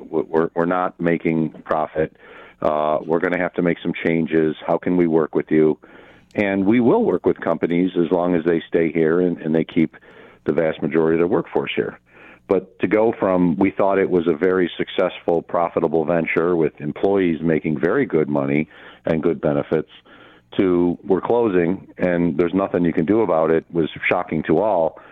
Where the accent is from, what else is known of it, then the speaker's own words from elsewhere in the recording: Lackawanna, New York, United States; I grew up in Lackawanna. I was a teenager when Bethlehem Steel announced its big closing in 1982, and I remember it vividly.